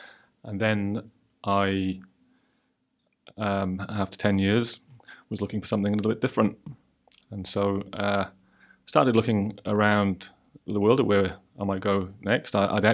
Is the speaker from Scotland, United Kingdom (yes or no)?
no; Wales, United Kingdom; also born or lived in Rochdale; So I was actually born in the UK in a town called Rochdale, which is on the outskirts of Manchester. And I grew up in South Wales. My parents moved to South Wales, where I grew up.